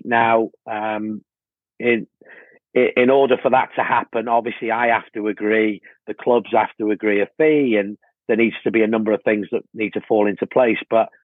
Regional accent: Wales, United Kingdom; Just as, you know, I'm a proud Welshman. However, playing for my hometown club, which was obviously a massive, massive thing for me

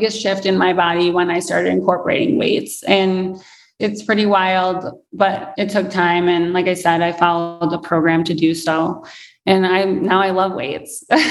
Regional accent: Chicago, Illinois, United States; I'm from Chicago and like everyone wants to go to St. Ignatius and I didn't get into that high school.

